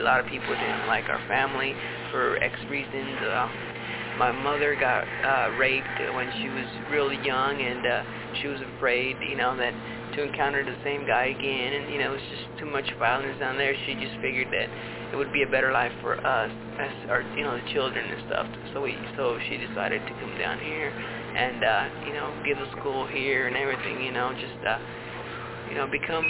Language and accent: English; Fresno, California, United States; born there; also born or lived in Mexico; No, I was born in Fresno, California.